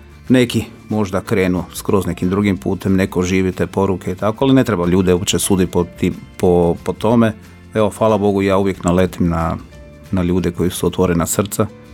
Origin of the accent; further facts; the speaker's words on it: Jelsa, Split-Dalmatia County, Croatia; moved away as an adult; now in Zagreb, Croatia; Ja sam inače iz Jelse, sa otoka Hvara, gdje sam odgojen u jednoj velikoj familiji koja zapravo je vjernička.